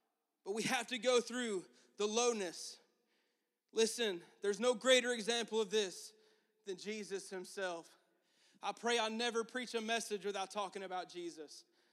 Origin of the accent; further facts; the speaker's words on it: Florida, United States; We're not hill country people. We're flatland boys from Florida.